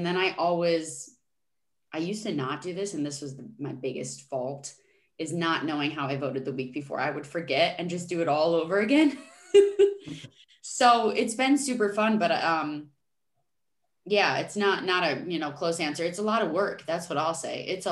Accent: New York, United States; I'm happy that I'm from New York, but I'm living in California

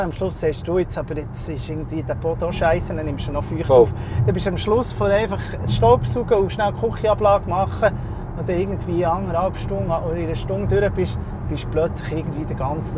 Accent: Locarno, Ticino, Switzerland; einfach das ganze Tessin, obwohl es mein Heimatort ist, Locarno, Tessin, ich bin ja stolz, es klingt gut, aber es ist nicht meins

